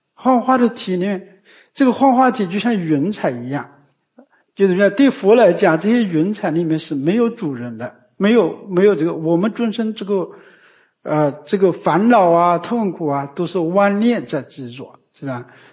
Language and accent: Chinese; China; 比如呢日本要发生地震，我们中国人呢非常欢喜